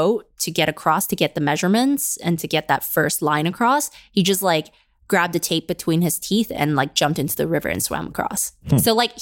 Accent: Canada; this might be obvious to all the Americans, but like certainly wasn't obvious to me as a Canadian

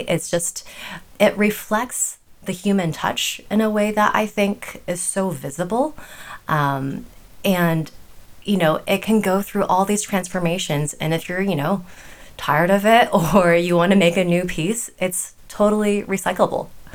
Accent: United States; I grew up in the States.

